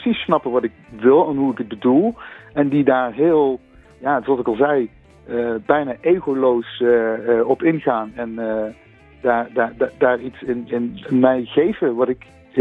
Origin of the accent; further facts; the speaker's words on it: Limburg, Netherlands; kom ik uit Limburg, Midden-Limburg.